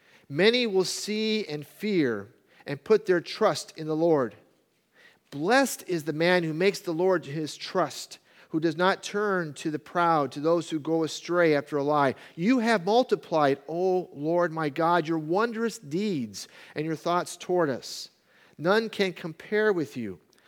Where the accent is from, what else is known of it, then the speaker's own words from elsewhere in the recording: New York City, New York, United States; But I am from New York City. I wasn't born there, okay? You can't hold that against me.